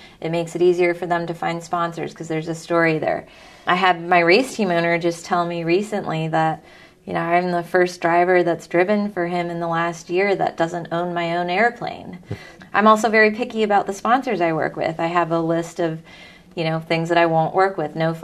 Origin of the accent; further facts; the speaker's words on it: California, United States; I'm a woman, I came from California, I have a degree in biology